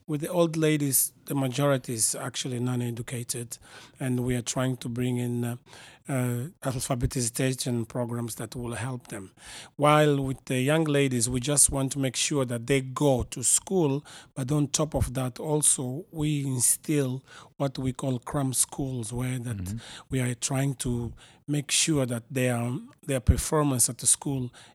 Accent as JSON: {"language": "English", "country": "Mozambique", "said": "I'm from Mozambique."}